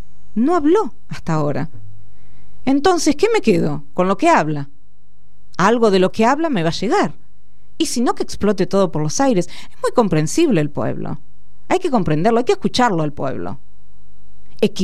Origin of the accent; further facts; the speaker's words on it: Argentina; porque la energía nos interpela como argentinos y argentinas.